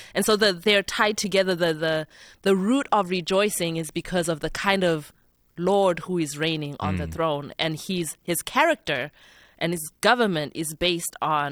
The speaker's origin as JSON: {"language": "English", "country": "Zimbabwe", "said": "I'm from Zimbabwe."}